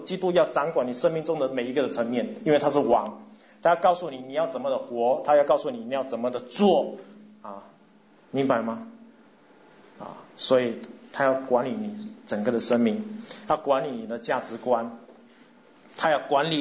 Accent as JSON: {"language": "Chinese", "country": "Singapore", "said": "我是新加坡人"}